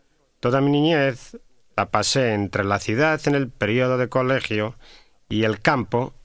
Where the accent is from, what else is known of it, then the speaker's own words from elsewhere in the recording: Madrid, Community of Madrid, Spain; soy de Madrid, España. Nací en Madrid en los años 30, es decir, en plena guerra civil. Mi niñez transcurrió en la posguerra